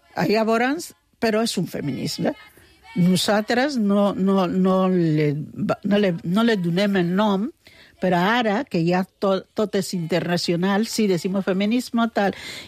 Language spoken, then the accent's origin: Catalan; Barcelona, Catalonia, Spain; Jo d'aquí vaig nascut a l'Hospital de Sant Pau.